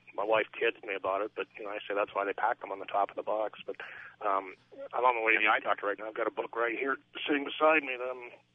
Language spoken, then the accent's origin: English; Canada; now in United States; Yeah, I'm actually Canadian. I've lived in the South for about 10 years